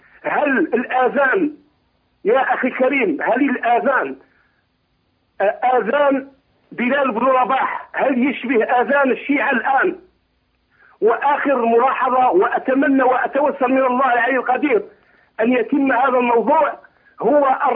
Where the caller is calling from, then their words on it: Algeria; من الجزائر، السلام عليكم ورحمة الله تعالى وبركاته